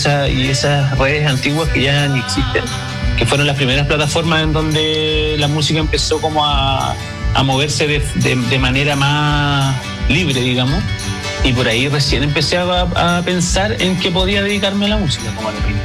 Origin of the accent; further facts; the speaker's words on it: Talcahuano, Biobío, Chile; born there; also born or lived in Santiago; Siempre me he estado moviendo desde chico. Claro, yo nací en Talcahuano, pero no soy de Talcahuano. Como que siento que no me siento muy oriundo tanto de un solo lugar, como que vivió en varias partes